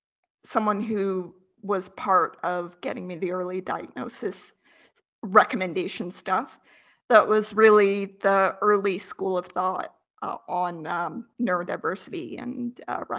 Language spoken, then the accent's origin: English; Canada; I grew up in Canada.